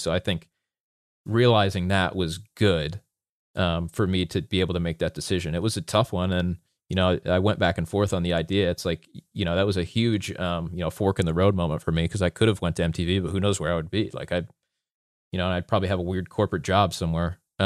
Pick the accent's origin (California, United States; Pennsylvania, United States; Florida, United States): Pennsylvania, United States; I grew up in the Pocono Mountains in Pennsylvania. There is not a sports team there that I want to work for anyway.